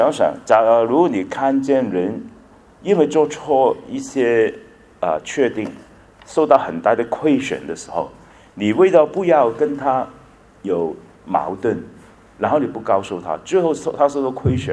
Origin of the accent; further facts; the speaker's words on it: China; 因为我们中国人很重要的面子的问题